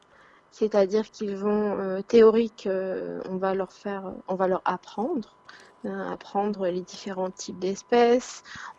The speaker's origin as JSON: {"language": "French", "country": "France", "said": "Nous, chez nous, en France, on peut passer le permis de chasser français"}